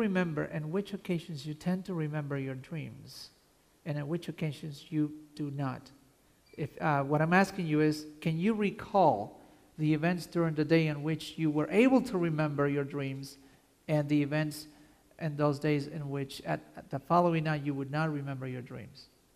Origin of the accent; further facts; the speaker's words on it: Peru; also born or lived in Italy; now in United States; Like in Italy, I lived in Italy, and when I was growing up in Peru, there's a napping time